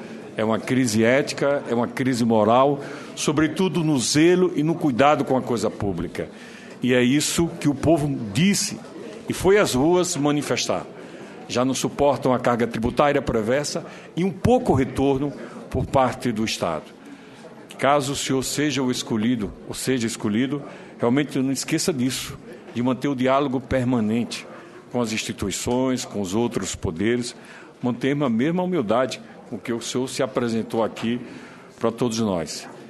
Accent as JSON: {"language": "Portuguese", "region": "Northeast Region", "country": "Brazil", "said": "nós que não somos paranaenses, que somos do Nordeste"}